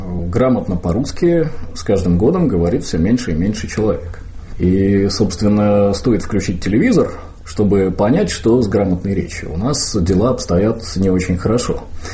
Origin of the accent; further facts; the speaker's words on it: Sestroretsk, Saint Petersburg, Russia; я преподавал в самой обычной петербургской школе, в пригороде, где я вырос, в Сестрорецке.